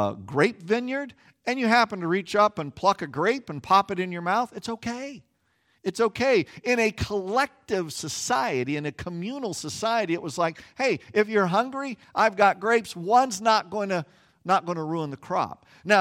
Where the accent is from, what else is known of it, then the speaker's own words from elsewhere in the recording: Kansas, United States; don't think of the waving, large wheat fields that I used to see as a kid growing up in Kansas.